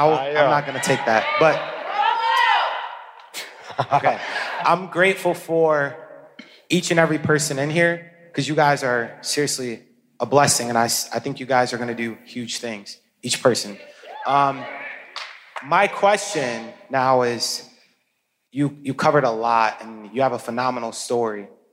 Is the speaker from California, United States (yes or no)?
no; Grand Rapids, Michigan, United States; I'm from Michigan, Grand Rapids.